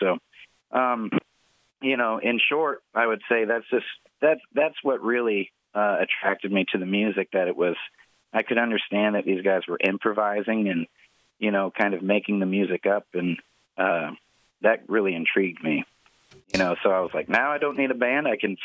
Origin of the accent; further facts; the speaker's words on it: Findlay, Ohio, United States; And I just remember as a child coming to her house, and I'm from Findlay, Ohio, and she'd always have some old gospel music on